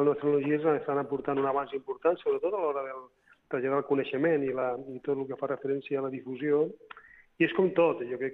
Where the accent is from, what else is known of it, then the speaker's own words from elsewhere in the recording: Andalusia, Spain; first language Spanish; Catalan is a second language; also born or lived in Catalonia; jo soc andalús, soc català, i no tinc cap mena de problema